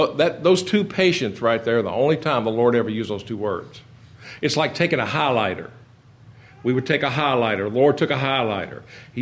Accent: Kentucky, United States; I'm from Kentucky, so I you know, me talking Greek, you may think I'm talking Greek already.

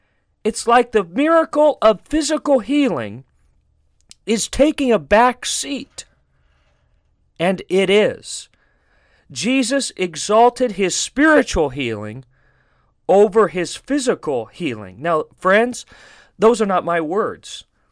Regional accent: Phoenix, Arizona, United States; I'd tell them I come from Phoenix … this was my raising, that type of thing.

